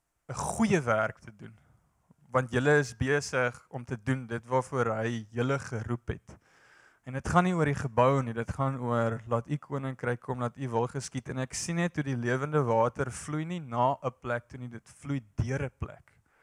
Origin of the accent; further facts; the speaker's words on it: Free State, South Africa; Ek kom uit die Vrystaat uit. Ek is in 'n Mielieland gebore. Nie letterlik nie.